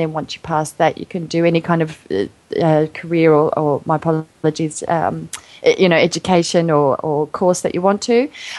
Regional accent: New South Wales, Australia; born there; also born or lived in Canberra; I was born in New South Wales, girl, but I started out in Canberra

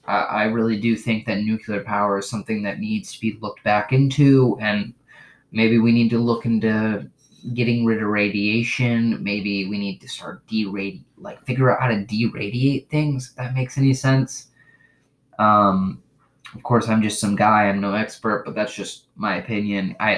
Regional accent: Michigan, United States; I'm really not that worried about it. I'm from Michigan. I have like 3 foot of snow on my yard right now.

